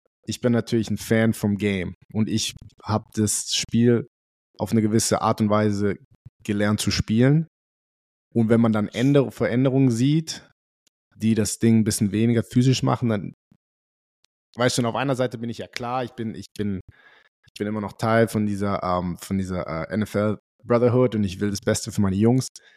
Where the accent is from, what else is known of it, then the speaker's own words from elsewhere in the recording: Germany; vor allem als wir aufgewachsen sind in Deutschland, so mehr, umso besser, ne?